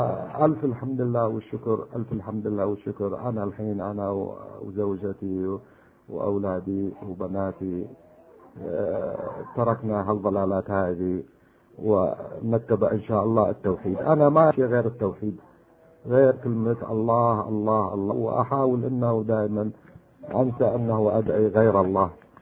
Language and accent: Arabic; Iraq; moved away; ما غادرنا العراق، لأن كان يعني مغمض عيوننا في العراق، عايشين في لال يعني أكثر شيعة